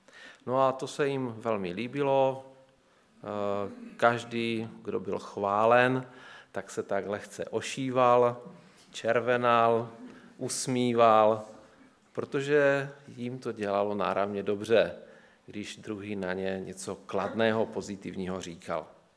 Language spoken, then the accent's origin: Czech; Silesia, Czechia; A hned na nás poznají, že jsme tady někde ze Slezska, z Moravy. No a je to dané tím, že máme trošičku jinou řeč nebo jiné délky a podobně.